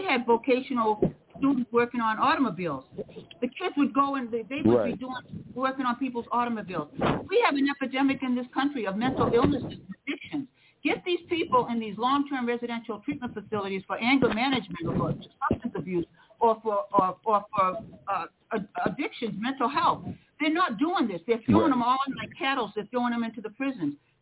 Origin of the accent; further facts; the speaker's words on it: Osterville, Massachusetts, United States; My home was built on Cape Cod, where I grew up in Osterville.